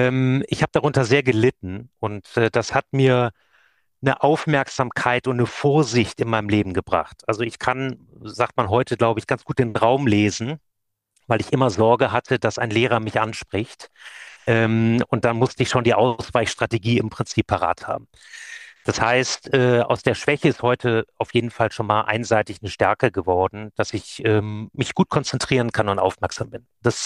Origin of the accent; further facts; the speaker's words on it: Düsseldorf, North Rhine-Westphalia, Germany; Ich bin Düsseldorfer Jung, Rheinländer Frohnatur. Bin auch in Düsseldorf aufgewachsen, habe auch hier meine Ausbildung zum Werbekaufmann gemacht.